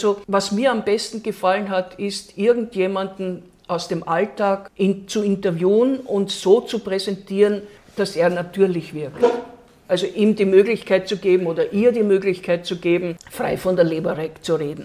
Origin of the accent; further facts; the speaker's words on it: Vienna, Austria; also born or lived in Carinthia, Austria; es hat mich nicht nach Wien verschlagen. Ich bin geboren und aufgewachsen in Wien.